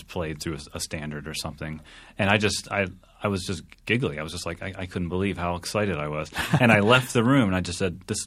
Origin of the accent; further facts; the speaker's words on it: Westminster, Maryland, United States; I grew up in Westminster, Maryland